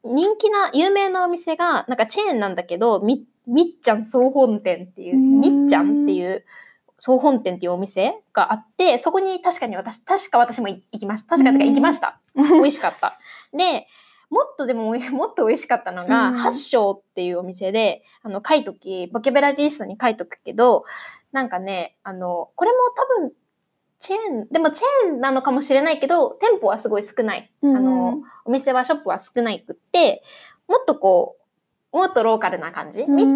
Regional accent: Tokyo, Japan; 私みたいなこう東京で生まれ育つと

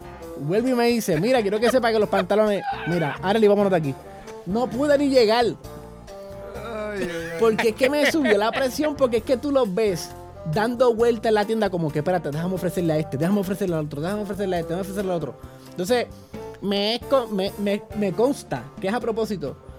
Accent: Puerto Rico; Entonces, yo, como boricua al fin

